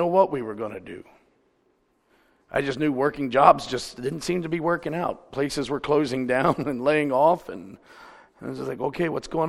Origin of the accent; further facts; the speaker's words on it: Mount Gilead, Ohio, United States; moved away; I actually was at a place the other day and the guy said, "Now, where are you from?" And I said, "Mount Gilead." "Oh, Moron County."